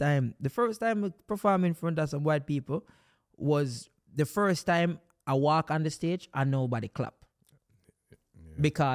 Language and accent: English; Jamaica; I keep my accent. You know that Jamaican people, we think we are speak American